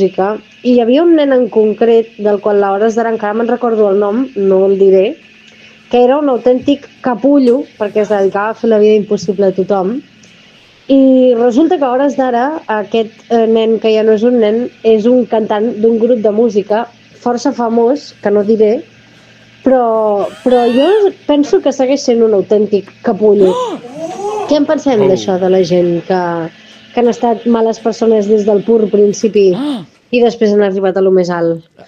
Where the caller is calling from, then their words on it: Barcelona, Catalonia, Spain; de Barcelona.